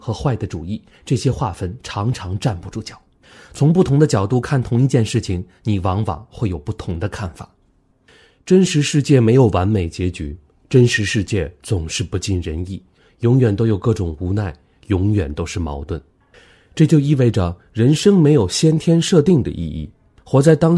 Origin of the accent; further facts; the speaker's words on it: China; 用我们中国人熟悉的视角重新讲解